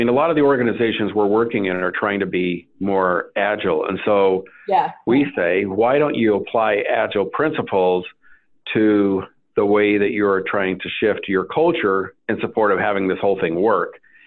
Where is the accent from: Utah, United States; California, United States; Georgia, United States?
Utah, United States; Like I said, I grew up in Utah. So a lot of times when I say feel, people think I'm saying the word, the name feel, P-H-I-L. And growing up in Southern Utah, they're pronounced the same way.